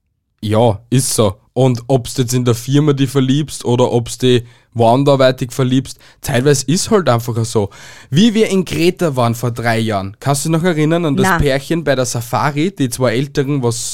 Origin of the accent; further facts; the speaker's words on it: Austria; Also damals hat das erste Tinder, was bei uns in Österreich gegeben hat, Lovo geheißen.